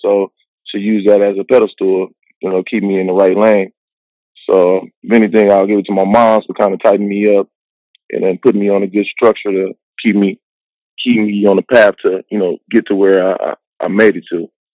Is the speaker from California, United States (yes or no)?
yes; Compton, California, United States; So growing up in Compton, you got all these obstacles in the way.